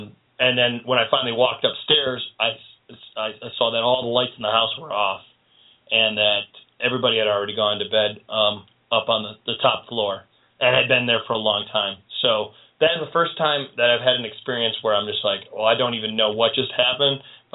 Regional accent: Chardon, Ohio, United States; Our old house, where the dungeon used to be located back in where I grew up in Chardon, that house just was loaded with sounds and crazy stuff happening, all the time.

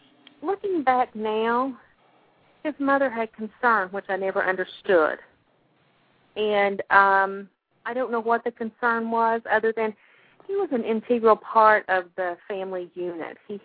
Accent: Kentucky, United States; accent: Appalachian; I grew up in eastern Kentucky. I grew up thick in the Appalachian Mountains, which you can probably tell by my accent.

